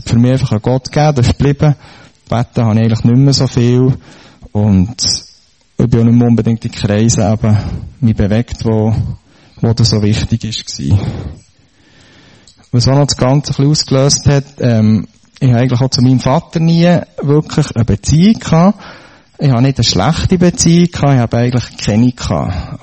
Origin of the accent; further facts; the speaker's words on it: Heiligenschwendi, Bern, Switzerland; Ich bin aufgewachsen in Heiligen Schwendi, habe zwei Schwestern, zwei Jüngere, die jedes Jahr und eineinhalb Jahr jünger sind. Wir sind in dem Sinn gläubige Familie gsi, also die Eltern, Grosseltern